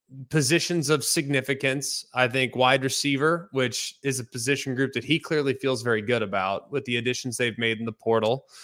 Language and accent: English; Dallas-Fort Worth, Texas, United States; Having seen some of the best Texas teams up close as a player and really growing up in Dallas-Fort Worth and growing up a Longhorn fan